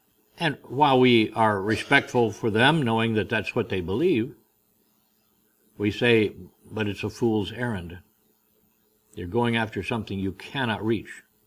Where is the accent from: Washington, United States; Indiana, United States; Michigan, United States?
Indiana, United States; Indianapolis; And I was the outsider from Indianapolis, you know.